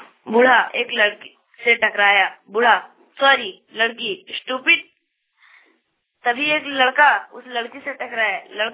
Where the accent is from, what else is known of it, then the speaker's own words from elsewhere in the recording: Jharkhand, India; मैं बहरा डी का रहने वाला हूँ और मैं गोरव पंचायत का हूँ। मेरे जिला का नाम है गिरिडीह।